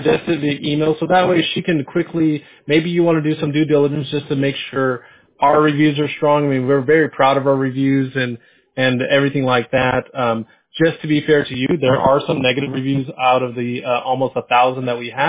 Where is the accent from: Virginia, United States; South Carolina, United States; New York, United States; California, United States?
California, United States; San Diego; Fountain Valley is where the business is located. I grew up in San Diego personally.